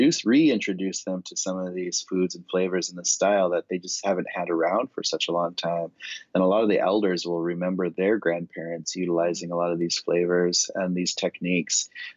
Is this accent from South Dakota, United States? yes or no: yes; Pine Ridge, South Dakota, United States; I grew up on Pine Ridge Community and in South Dakota, and I'm enrolled with the Oglala Lakota Sioux Tribe.